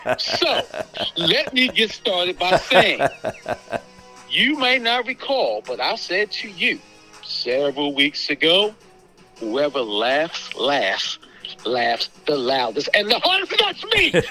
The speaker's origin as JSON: {"language": "English", "town": "Baltimore", "region": "Maryland", "country": "United States", "said": "You know, I'm from Baltimore."}